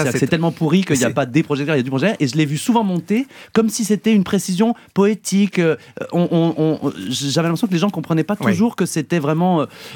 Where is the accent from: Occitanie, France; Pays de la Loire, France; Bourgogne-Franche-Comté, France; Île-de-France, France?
Bourgogne-Franche-Comté, France; Mâcon; quand j'ai commencé mon école de théâtre à Saint-Étienne, je venais de Mâcon.